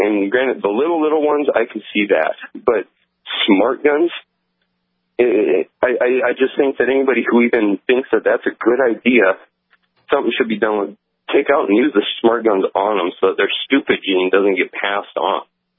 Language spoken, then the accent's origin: English; North Dakota, United States; also born or lived in Montana; I mean, I was born in Montana, raised in North Dakota. My parents, at a very early age, taught us about guns.